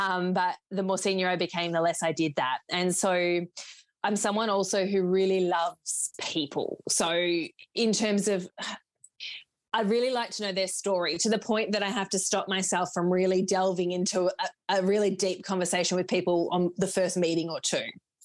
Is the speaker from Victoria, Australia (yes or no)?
yes; Melbourne, Victoria, Australia; I am from Melbourne, Victoria, and I first became a celebrant.